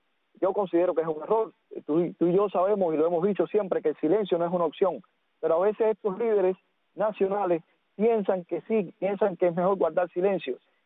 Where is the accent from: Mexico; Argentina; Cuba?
Cuba; nosotros como cubanos